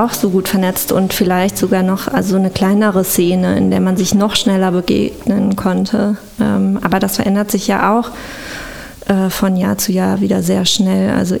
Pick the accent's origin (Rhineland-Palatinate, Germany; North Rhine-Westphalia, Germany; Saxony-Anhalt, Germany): North Rhine-Westphalia, Germany; Düsseldorf; also born or lived in Duisburg; ich bin in Duisburg geboren, aber nur durch Zufall. Ich bin in Düsseldorf aufgewachsen. Meine Eltern wollten nur in dieses Krankenhaus fahren in Duisburg. Also ich bin eigentlich schon, man könnte auch sagen, ich wäre in Düsseldorf geboren.